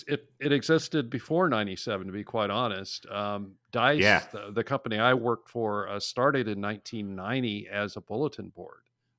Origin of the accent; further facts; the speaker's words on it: Texas, United States; born there; I was born in Texas, which has forever shaped my inability to handle cold weather. But I've kind of lived all over the country. I lived in Seattle for a while